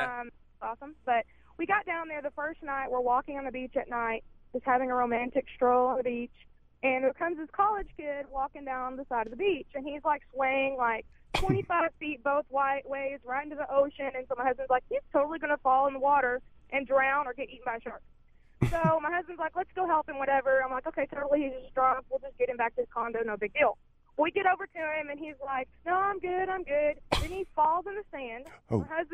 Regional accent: Texas, United States; And we were like, we're from Texas.

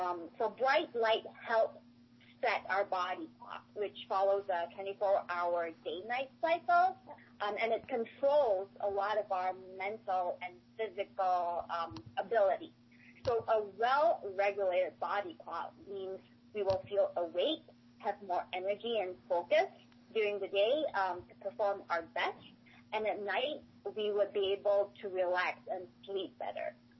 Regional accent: Malaysia; now in Minnesota, United States; I live in Minnesota. I'm originally from Malaysia, so I'm not used to the long winters and the lack of sunlight.

